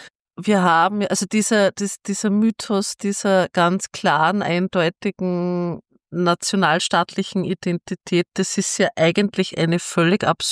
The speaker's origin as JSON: {"language": "German", "country": "Austria", "said": "bin halt ein Österreicher, meine Großeltern waren schon Österreicher."}